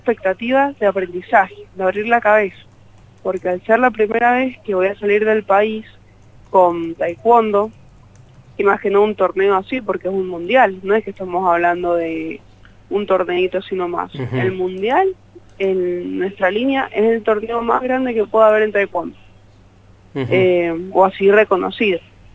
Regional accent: Mendoza, Argentina; De Mendoza soy la única, se me dio la oportunidad y sí, soy la única de Mendoza.

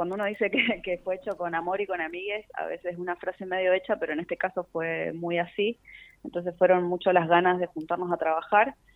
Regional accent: Mendoza, Argentina; Yo en este caso soy de Mendoza

